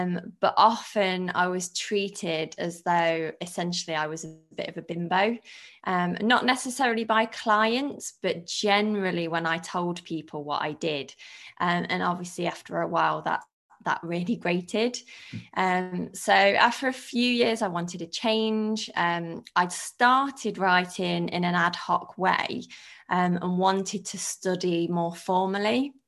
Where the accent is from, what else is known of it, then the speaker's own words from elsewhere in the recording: Leicester, East Midlands, United Kingdom; from a working class background and went to a really deprived inner city school in Leicester, which is my hometown.